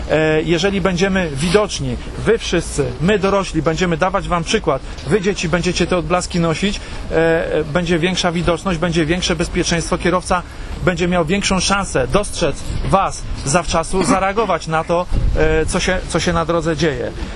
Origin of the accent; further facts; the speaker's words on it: Bydgoszcz, Kuyavian-Pomeranian Voivodeship, Poland; Ja jestem akurat z Bydgoszczy, Państwo jesteście z Chojnic, co nie znaczy, że my się między tymi miastami nie przemieszczamy.